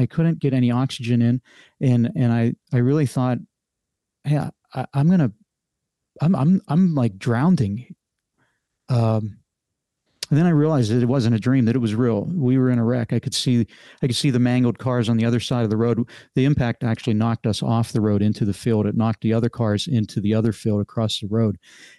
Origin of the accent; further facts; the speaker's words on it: Pennsylvania, United States; now in Indianapolis, United States; I'm not from Indianapolis. I lived in Pennsylvania most of my life, and I came here for my first airline job.